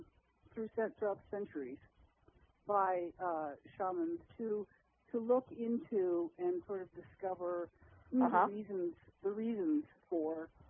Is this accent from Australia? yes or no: no; Panama; Well, actually, I'm originally from the Republic of Panama.